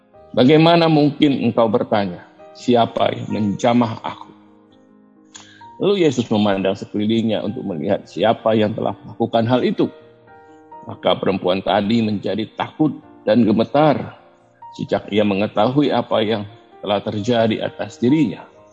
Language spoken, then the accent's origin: Indonesian; Tangerang, Banten, Indonesia; also born or lived in Pontianak; dari Tangerang. Hari ini tapi saya rekaman dari kota kelahiran saya, Pontianak.